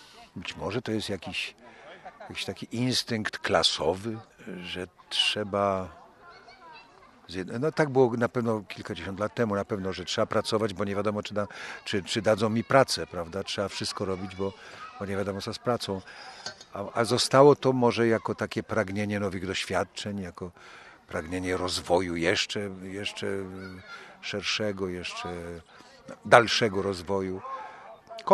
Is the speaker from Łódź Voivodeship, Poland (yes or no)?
no; Świętokrzyskie Voivodeship, Poland; Ja jestem prosty chłop z Kieleckiego